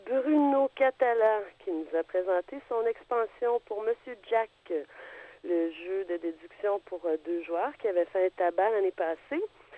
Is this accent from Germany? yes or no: yes; Germany; Eh oui, je suis retourné dans mon pays d'origine.